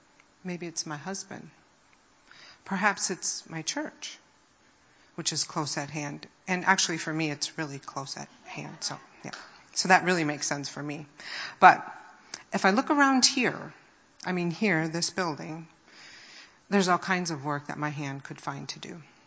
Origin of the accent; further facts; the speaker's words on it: Green Bay, Wisconsin, United States; So we grew up in Green Bay, Wisconsin. We were both brought up in very middle-class homes, hardworking parents. He was raised Roman Catholic. I was raised Presbyterian.